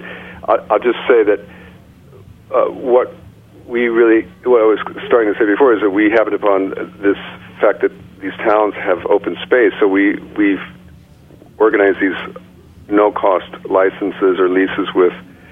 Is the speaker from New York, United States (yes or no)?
no; Illinois, United States; I first will say that I'm from Illinois. I grew up around farms, although I'm a composer and musician.